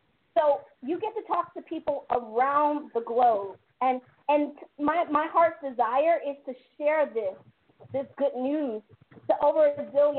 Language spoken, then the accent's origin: English; Florida, United States; now in Atlanta, United States; And I grew up in Florida, and we allow the guys to be a guy